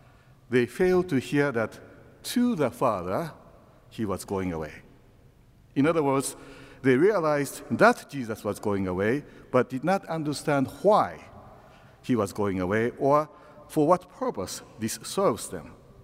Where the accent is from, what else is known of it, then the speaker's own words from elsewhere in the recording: Japan; I am from Japan.